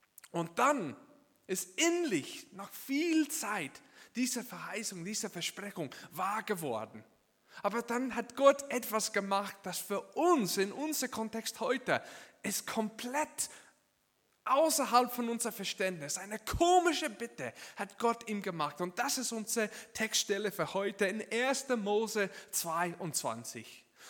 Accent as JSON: {"language": "German", "country": "United States", "second_language": "German", "lives_now": "Walzenhausen, Switzerland", "said": "ich komme aus den USA und ich bin ein Missionar bei Movida in der Schweiz, in Walzenhausen."}